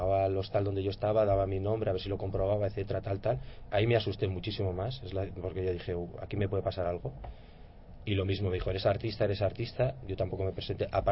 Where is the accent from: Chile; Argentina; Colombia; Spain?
Spain; Pamplona, Navarre; París, claro, es una ciudad, yo que soy de Pamplona, que no es tan difícil de ir